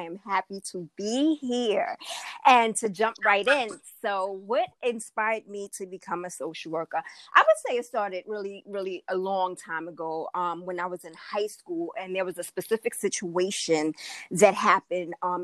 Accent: New York City, New York, United States; I grew up in Harlem, New York City, which is, you know, a very, you know, Black and Latino neighborhood.

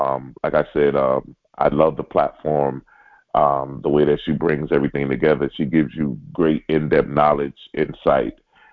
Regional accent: New York City, New York, United States; So me growing up in New York City, going to NCGR, going to ISAR

